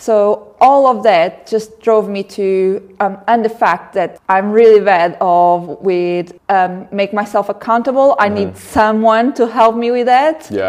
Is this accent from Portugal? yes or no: yes; Portugal; moved away; Yes. Yeah. I'm from Portugal. So basically, all my family is back home. I came 7-8 years ago in 2015.